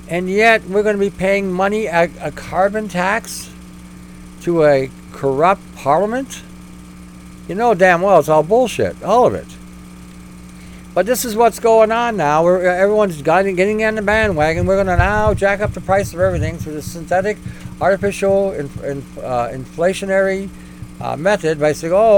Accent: Canada; We're Canadian.

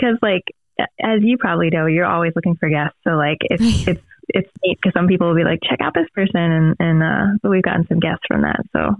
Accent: Pennsylvania, United States; also born or lived in West Virginia; So I am from Pennsylvania, originally born in West Virginia, but lived in Pennsylvania pretty much my whole life.

